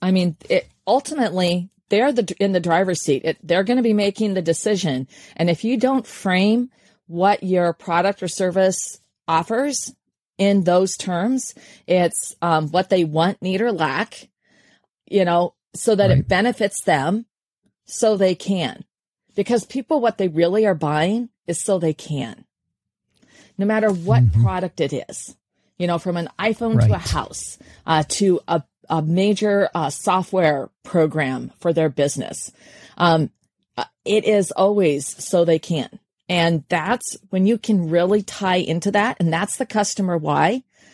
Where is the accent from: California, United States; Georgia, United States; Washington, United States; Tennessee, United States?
Washington, United States; Wenatchee; I grew up in Wenatchee, Washington. You know, it's just sort of like that's on the other side of the state.